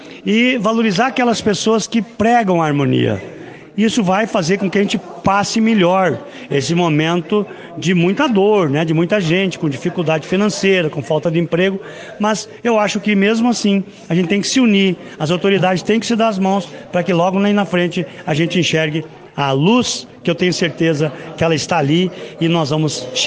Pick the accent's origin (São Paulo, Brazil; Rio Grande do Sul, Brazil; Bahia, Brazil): Rio Grande do Sul, Brazil; Soledade; also born or lived in Mormaço; Eu nasci no Mormaço, me criei aqui em Soledade, então sou um pouco de cada lugar, morei muito tempo em Nametoque, então cada lugar que eu chego, estudei em Juí, estudei em Viamão